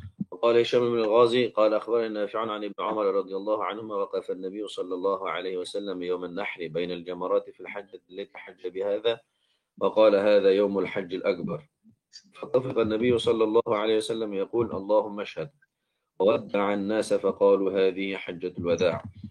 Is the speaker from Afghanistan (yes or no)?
yes; Faryab, Afghanistan; الفريابي بلدتنا احنا، الفرياب يعني.